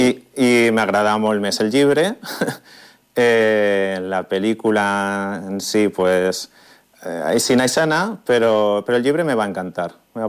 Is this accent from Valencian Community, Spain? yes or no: yes; Valencia, Valencian Community, Spain; now in Palma, Spain; jo sóc de València, vaig vindre a Palma a muntar el negoci juntant un soci